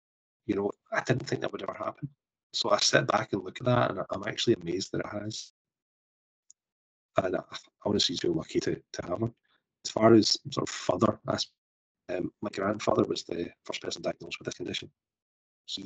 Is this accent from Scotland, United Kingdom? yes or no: yes; Glasgow, Scotland, United Kingdom; So that's me just being Glaswegian.